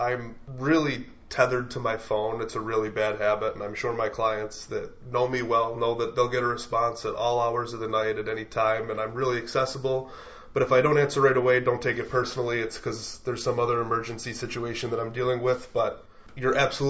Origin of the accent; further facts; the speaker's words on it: Hamburg, New York, United States; also born or lived in Buffalo; I'm from Buffalo. I grew up in Hamburg. I went as far as Rochester to undergrad and came back